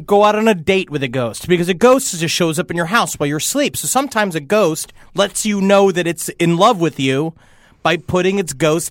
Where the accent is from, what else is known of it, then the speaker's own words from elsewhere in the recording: Ireland; I'm quite Irish.